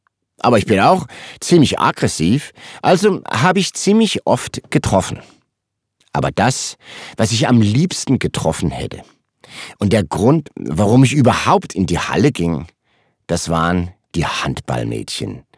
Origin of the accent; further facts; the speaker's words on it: Zealand, Denmark; Selbst auf Falster, wo ich herkomme.